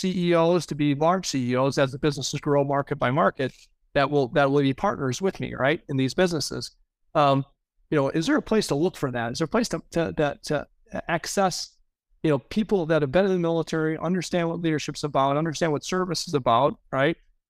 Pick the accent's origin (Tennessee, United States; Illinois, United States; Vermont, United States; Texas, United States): Illinois, United States; And that's the attitude we have in my home state of Illinois today.